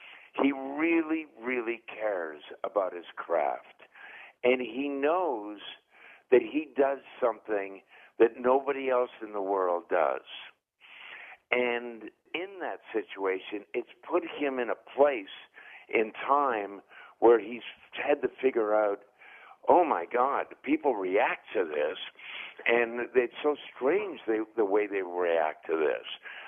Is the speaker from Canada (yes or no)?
yes; Canada; and in the Mississippi Delta, and I'm from Canada.